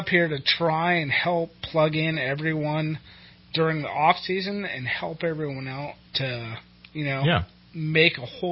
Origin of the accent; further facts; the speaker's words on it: Cottonwood, California, United States; I'm from Cottonwood, California.